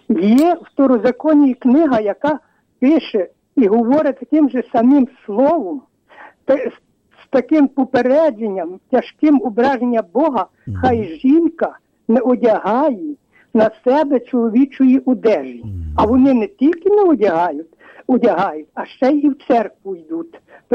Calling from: Lviv, Lviv Oblast, Ukraine; Я телефоную зі Львова.

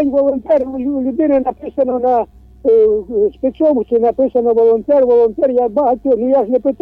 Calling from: Zaporizhzhia, Zaporizhzhia Oblast, Ukraine; із Запоріжжя.

